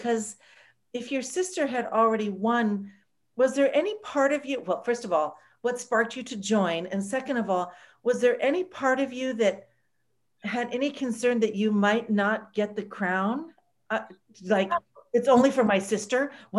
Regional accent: La Jolla, California, United States; I grew up in La Jolla in Southern California.

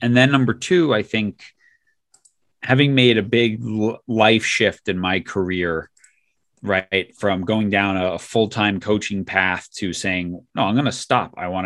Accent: New York, United States; now in US West Coast; part of it's that I grew up in New York. And so don't beat around the bush. And then I live on the West Coast

